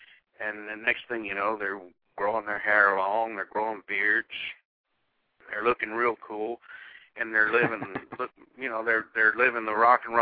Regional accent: Texas, United States; It ain't that I'm a cowboy or anything. It's not the fact that I'm from Texas.

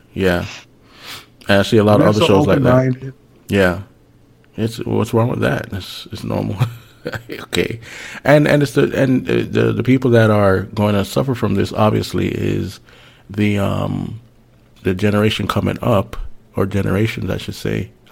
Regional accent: Miami, Florida, United States; Yeah. The way that I saw, well, you know, I came from Miami, and I saw it just, not even on TV, just culturally, just right there, it was changing rapidly.

